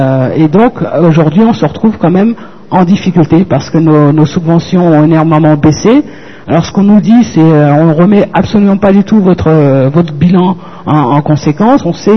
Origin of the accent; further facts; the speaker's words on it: Sarcelles, Île-de-France, France; Moi, avant, je venais de Sarcelles